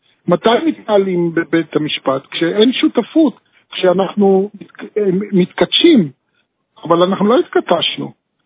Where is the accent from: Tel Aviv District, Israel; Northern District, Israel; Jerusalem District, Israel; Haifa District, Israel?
Haifa District, Israel; Haifa; born there; אני נולדתי בשכונת הדר.